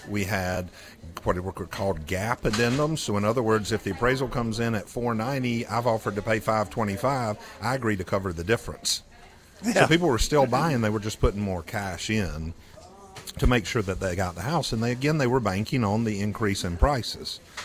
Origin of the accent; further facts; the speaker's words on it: Pennsylvania, United States; Well, I'm born and raised in York County. I mean, I am there are only a couple of us left, but just kidding. But this is where I grew up.